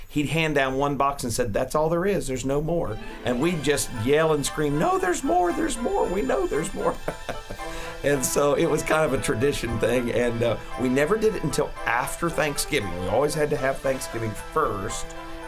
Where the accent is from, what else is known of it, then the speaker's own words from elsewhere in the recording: Dayton, Ohio, United States; Well, Dayton, Ohio was home for me.